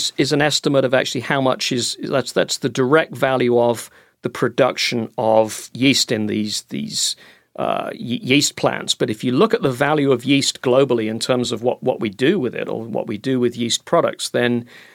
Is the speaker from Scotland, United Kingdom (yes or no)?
no; Oxford, South East England, United Kingdom; I grew up in Oxford.